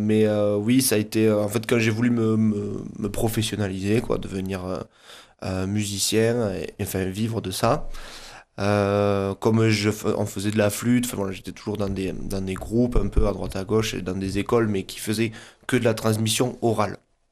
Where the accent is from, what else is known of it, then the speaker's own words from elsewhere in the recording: Tarbes, Occitanie, France; Moi, je suis calandrou de Tarbes.